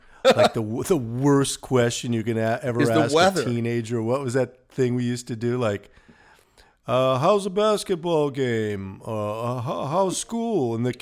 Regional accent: Minnesota, United States; And this is for people who lived in northern climes as we did. We grew up in Minnesota.

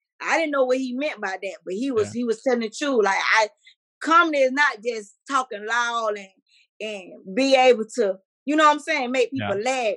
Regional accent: Atlanta, Georgia, United States; I'm from Atlanta, so I got to do the Fox Theater.

